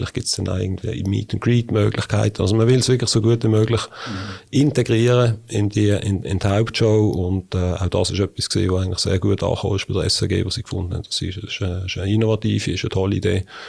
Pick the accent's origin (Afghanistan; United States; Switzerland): Switzerland; Binningen, Basel-Landschaft; aufgewachsen bin ich in Binningen. Mhm. Dann habe ich relativ lange in Basel gelebt. Mhm. Jetzt wieder in Bottmigen.